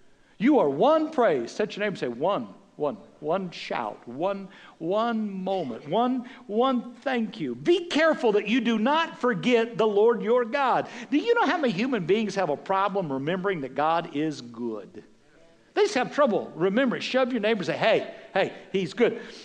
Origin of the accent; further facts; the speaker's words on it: Severy, Kansas, United States; Listen, I came from Severy, Kansas. Some of you are going, where's that? No kidding. To not forget where I was raised by grandparents that were Oklahoma red dirt farmers that picked cotton to live.